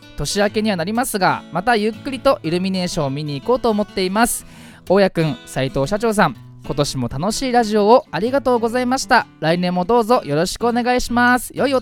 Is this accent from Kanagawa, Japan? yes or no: yes; Fujisawa, Kanagawa, Japan; 藤沢出身の俳優タレントとして活動する私